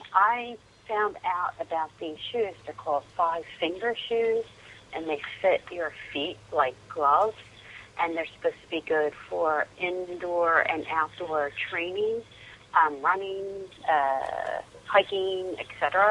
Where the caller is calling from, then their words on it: New Jersey, United States; I'm calling from New Jersey.